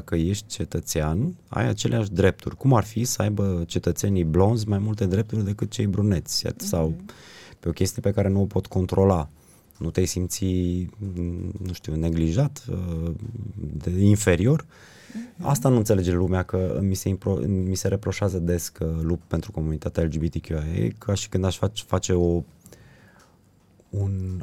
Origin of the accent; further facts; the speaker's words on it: Sibiu, Sibiu County, Romania; Gândește-te că eu sunt din Sibiu, nu e cea mai modernă societate